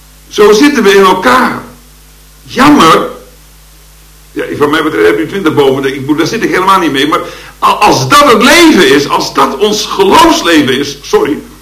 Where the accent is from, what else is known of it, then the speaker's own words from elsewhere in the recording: Rijssen, Overijssel, Netherlands; Want ik kwam dan uit Rijssen en daar wisten ze ook wel iets van.